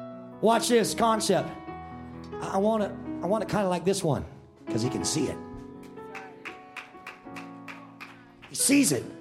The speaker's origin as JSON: {"language": "English", "town": "Oakland", "region": "California", "country": "United States", "said": "I'm from Oakland, brother."}